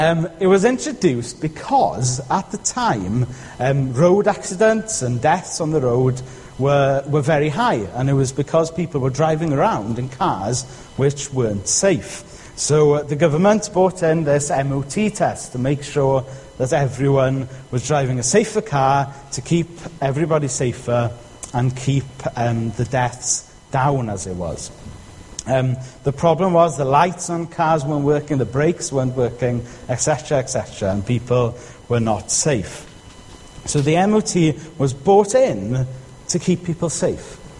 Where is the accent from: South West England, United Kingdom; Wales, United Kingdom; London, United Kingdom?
Wales, United Kingdom; Bangor; also born or lived in Aberystwyth; I'm from Bangor originally. Then I went to live in Aberystwyth, and now I'm back in North Wales.